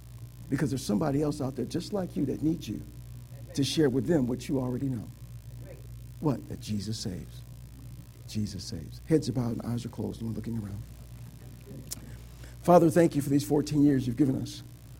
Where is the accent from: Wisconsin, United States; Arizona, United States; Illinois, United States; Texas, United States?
Illinois, United States; Joliet; I'm from Joliet. That's where prisoners are at.